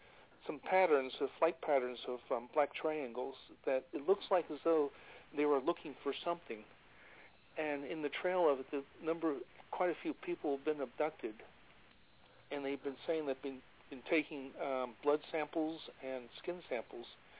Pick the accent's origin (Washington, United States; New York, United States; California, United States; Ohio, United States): Ohio, United States; Cincinnati; I'm from Cincinnati, Ohio.